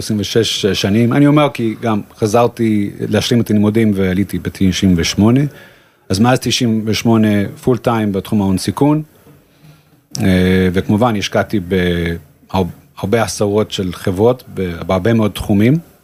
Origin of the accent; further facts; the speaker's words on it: United States; moved away as an adult; also born or lived in South Africa; now in Israel; נולדתי בדרום אפריקה, גדלתי בארצות הברית, עליתי לארץ בגיל 22, אחרי שסיימתי תואר ראשון, והתגייסתי.